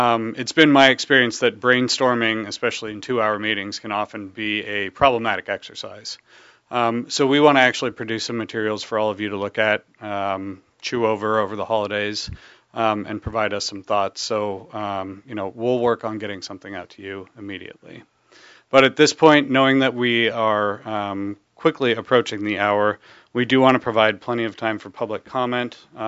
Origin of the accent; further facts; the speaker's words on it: Seattle, Washington, United States; So anyway, I'm from Seattle. I love it myself.